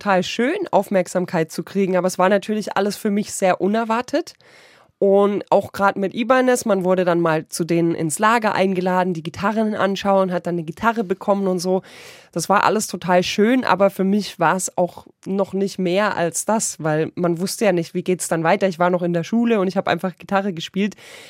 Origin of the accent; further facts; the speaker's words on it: Ulm, Baden-Württemberg, Germany; weil er wusste, dass er in meine Heimatstadt nach Ulm kommt